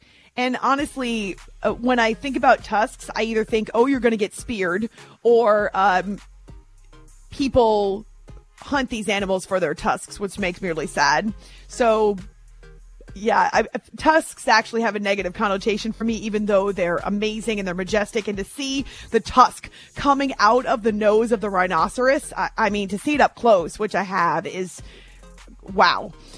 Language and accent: English; New Hampshire, United States; and I grew up in New Hampshire where there's plenty of hunting.